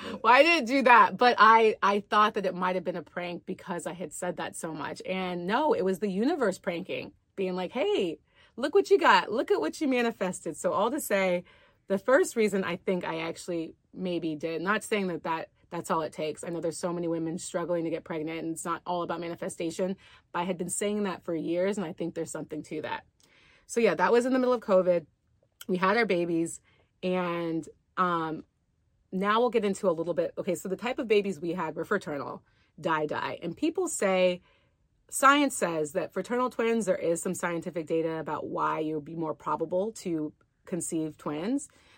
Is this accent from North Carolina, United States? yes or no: yes; North Carolina, United States; born there; I'm from the South. I was born in North Carolina.